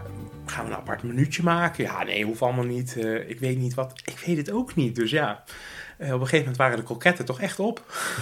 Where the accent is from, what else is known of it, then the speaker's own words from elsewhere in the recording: Netherlands; We zijn wel Nederlanders, die bon van 5 euro moet dan ook op.